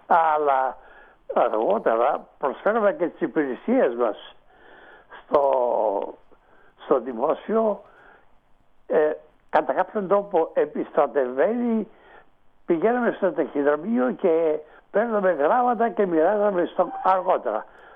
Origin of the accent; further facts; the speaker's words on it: Epirus, Greece; ένα βουνό κοντά στο χωριό μου, Γκραμπάλα, που ήταν βουνό του χωριού μου